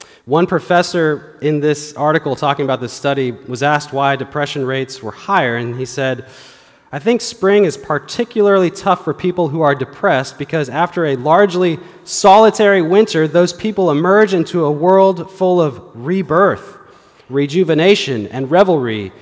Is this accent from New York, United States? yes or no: no; Seattle, Washington, United States; also born or lived in Canada / Southern California; I was born in Canada, and then I moved to Seattle, Washington. And then in ninth grade, I moved to Southern California, where I fell in love with In-N-Out Burger, the best burger in the world.